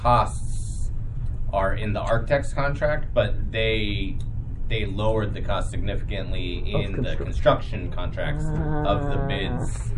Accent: Spokane, Washington, United States; Spokane. My hometown is Spokane.

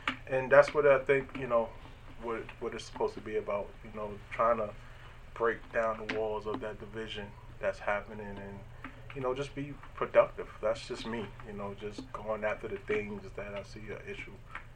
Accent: Harlem, New York, United States; now in Kingston, United States; I'm originally from Harlem, New York. I've been in Kingston for 17 years.

